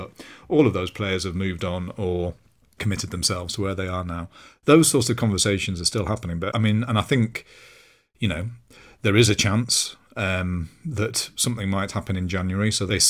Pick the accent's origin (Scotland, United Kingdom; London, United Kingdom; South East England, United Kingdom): London, United Kingdom; As a Londoner, I'd go to Chelsea or Tottenham games and I'd never experienced anything like it.